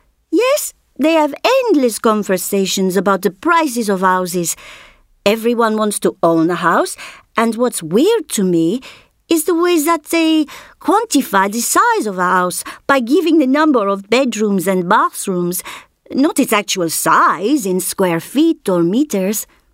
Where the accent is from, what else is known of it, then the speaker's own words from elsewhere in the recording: France; English is a second language; now in London, United Kingdom; I find it's not at all exotic to be French here in London, but being English in Paris is still quite exotic, I think.